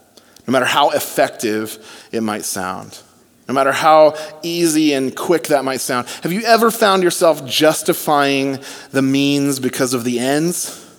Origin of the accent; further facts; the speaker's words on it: California, United States; You know, I'm from California, so I know what mountains look like.